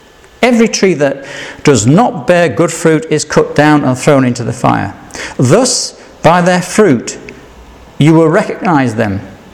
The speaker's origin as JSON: {"language": "English", "region": "Yorkshire and the Humber", "country": "United Kingdom", "said": "And my problem with the King James Version is that I'm from Yorkshire. And I can't talk like that."}